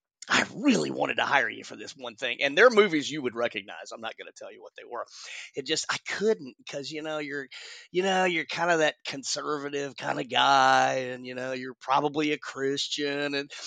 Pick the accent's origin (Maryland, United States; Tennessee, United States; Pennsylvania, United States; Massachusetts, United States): Tennessee, United States; Nashville; Well, I grew up in Nashville. I grew up in music, actually.